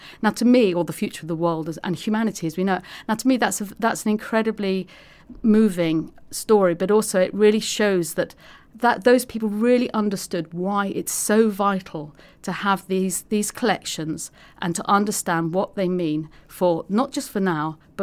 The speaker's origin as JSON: {"language": "English", "region": "London", "country": "United Kingdom", "tie": "born or raised there", "said": "having growing up in North London, to me, that'd never been anywhere near a farm."}